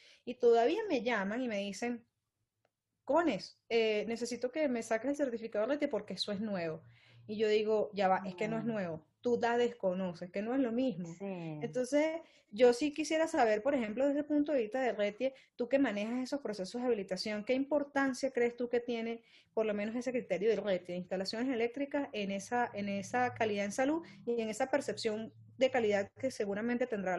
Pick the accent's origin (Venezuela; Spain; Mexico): Venezuela; now in Colombia; lo puedo comparar con algunas cosas que he vivido externas, principalmente en mi país, en Venezuela.